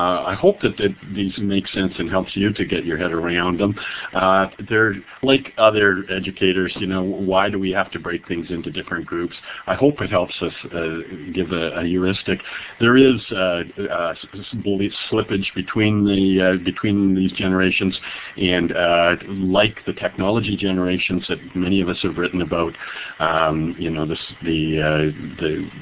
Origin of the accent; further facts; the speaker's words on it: Calgary, Alberta, Canada; I'm from Calgary, and we're really cowboys at heart